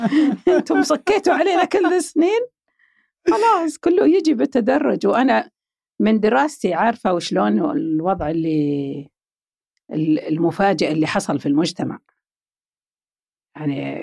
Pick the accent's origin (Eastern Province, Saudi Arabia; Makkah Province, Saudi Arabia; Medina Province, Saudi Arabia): Makkah Province, Saudi Arabia; Taif; now in Riyadh, Saudi Arabia; أنا عاد ماني من مواليد الرياض ولا أعرف الرياض من زمان، أنا طايف لأن وزارة الدفاع كانت في الطائف، وأبوي كان في الطائف، وأمي كانت في الطائف، وإحنا أساساً أمي وأبوي كلهم من عنيزة، من القصيم. بس أهلهم كانوا مستقرين في الحجاز